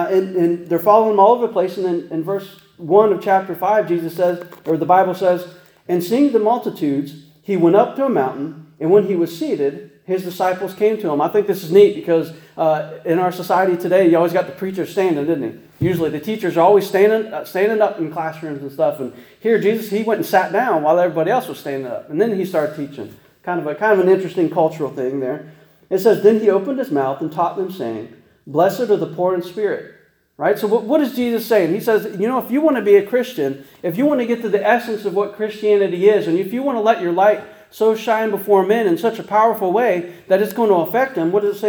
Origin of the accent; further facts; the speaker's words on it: Ohio, United States; I'm from Ohio, and I never heard of anybody putting salt on watermelon.